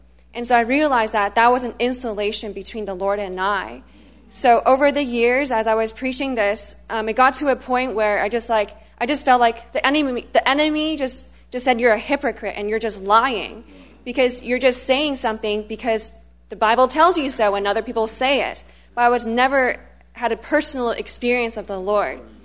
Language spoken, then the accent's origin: English; Toronto, Ontario, Canada; I'm from Toronto.